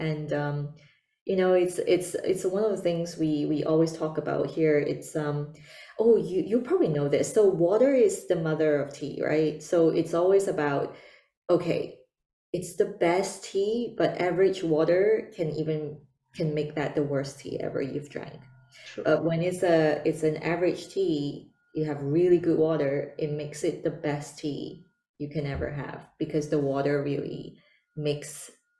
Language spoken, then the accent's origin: English; China; the traditional way when I was growing up in China, in my Chinese household, is Gong Fu tea.